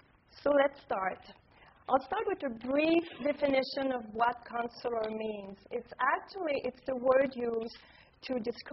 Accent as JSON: {"language": "English", "town": "Montreal", "region": "Quebec", "country": "Canada", "tie": "born or raised there", "said": "It's a pleasure to be here in Montreal, in my hometown, with you and here at McGill."}